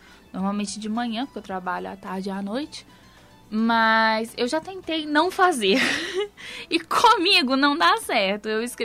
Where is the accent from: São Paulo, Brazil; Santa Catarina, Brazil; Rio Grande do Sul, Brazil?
São Paulo, Brazil; Ribeirão Preto; accent: mineiro; also born or lived in Belo Horizonte; Eu nasci em Belo Horizonte, mas eu cresci aqui em Ribeirão.